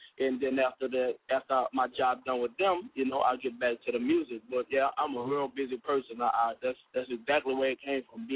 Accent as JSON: {"language": "English", "town": "New Orleans", "region": "Louisiana", "country": "United States", "tie": "born or raised there", "said": "Oh, I'm calling in from New Orleans, Louisiana."}